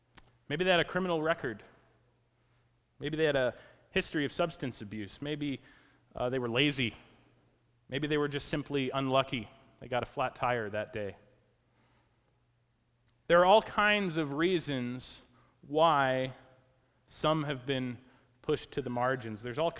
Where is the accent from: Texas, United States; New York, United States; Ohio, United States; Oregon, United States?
Oregon, United States; I was from Oregon, so I liked the idea of moving back to Oregon.